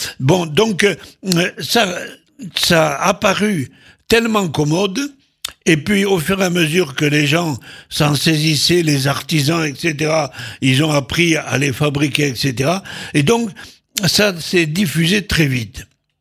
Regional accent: Occitanie, France; dans le midi de la France, et chez nous en Occitanie

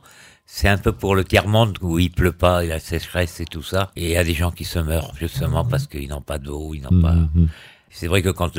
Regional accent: La Rochelle, Nouvelle-Aquitaine, France; Alors, je suis de La Rochelle

